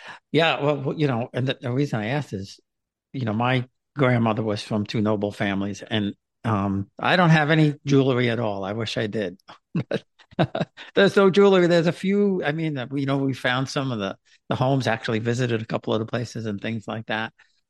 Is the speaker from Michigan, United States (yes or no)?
no; Queens, New York, United States; I grew up in Queens in and I grew up on College Point. I don't know if you've heard of that. I don't know where that is, but back when I was growing up in the 50s and 60s, College Point's a peninsula